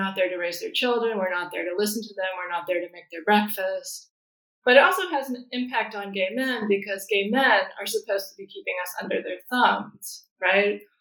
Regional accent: Kentucky, United States; I grew up in Kentucky, and there's only one clinic in the entire state that does late-term abortions.

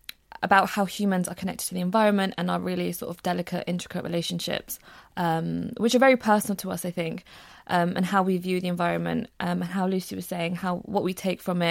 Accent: Luton, East of England, United Kingdom; also born or lived in Pakistan; I grew up in a town called Luton. I was actually born in Pakistan and I grew up in Luton. Which is in Bedfordshire. So we are actually surrounded by all these beautiful hills. We've got the Chiltern Hills.

